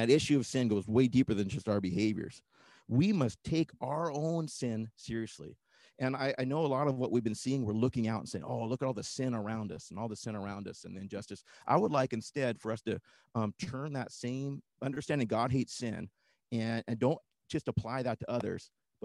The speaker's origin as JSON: {"language": "English", "region": "Washington", "country": "United States", "tie": "born or raised there", "said": "I grew up in Washington, and there are blackberry bushes everywhere in Washington."}